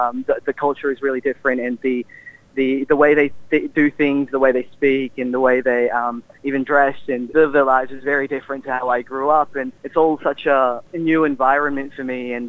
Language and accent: English; Dubai, United Arab Emirates; I grew up in Dubai, UAE, but my parents raised me up with the Filipino culture, and yeah, we've always had Catholic religion growing up